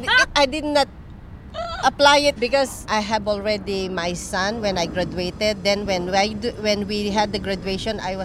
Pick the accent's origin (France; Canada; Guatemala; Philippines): Philippines; Luzon; moved away as an adult; now in Hong Kong; I came from Luzon. The first time I came here in Hong Kong, it was August. I was only 24 years old then.